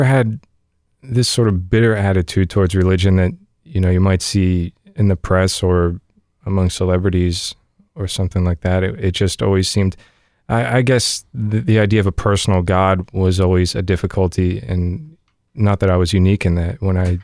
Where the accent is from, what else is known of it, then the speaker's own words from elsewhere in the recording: Trenton, New Jersey, United States; born there; Well, I was born in the Diocese of Trenton, New Jersey.